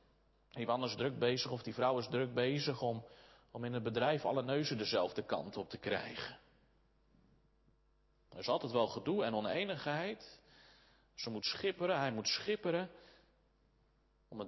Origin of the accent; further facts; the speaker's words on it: Soest, Utrecht, Netherlands; Zoals Soest, waar ik vandaan kom.